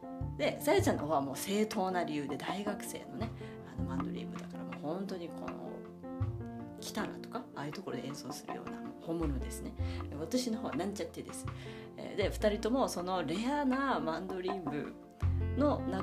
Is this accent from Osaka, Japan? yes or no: no; Asahikawa, Hokkaido, Japan; 音楽系の部活動っていうのが旭川市出身なんですけども